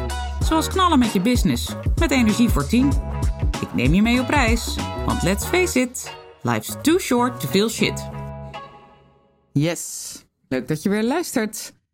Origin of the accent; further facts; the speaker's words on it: Netherlands; Ik ook, ik ben ook een Nederlander.